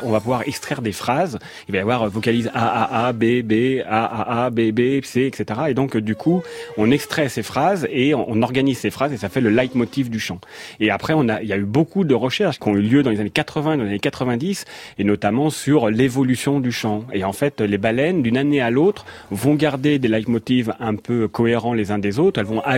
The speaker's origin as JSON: {"language": "French", "town": "Paris", "region": "Île-de-France", "country": "France", "said": "moi, je suis parisien, donc je vais pas avoir le même dialecte des Marseillais."}